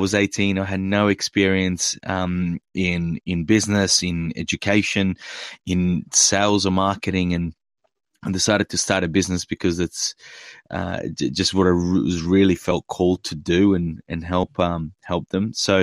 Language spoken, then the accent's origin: English; Italy; English is a second language; I grew up in Italy